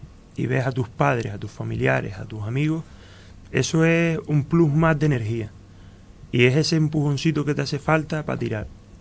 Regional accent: Sandía, Canary Islands, Spain; mi niñez fue aquí debajo, en Sandía, y yo Sandía siempre lo llevo dentro, lo llevo en el corazón, porque claro, fueron 8 años viviendo aquí debajo, y fui criado aquí debajo

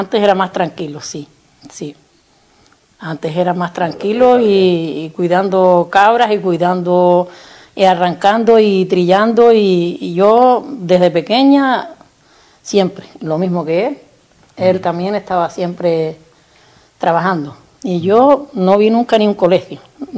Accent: Tesejerague, Canary Islands, Spain; Nací en Tesejeraque.

